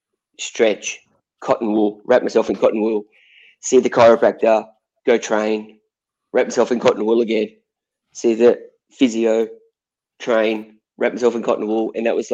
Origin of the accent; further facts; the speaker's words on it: Sydney, New South Wales, Australia; I was from Sydney, I lived in Sydney. It was, you know, 20K away from where my mum and dad lived.